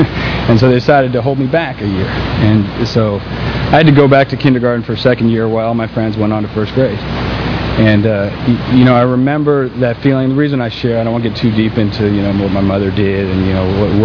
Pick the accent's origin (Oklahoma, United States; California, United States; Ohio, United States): California, United States; San Francisco; you know, I got sober in San Francisco, and I grew up in San Francisco.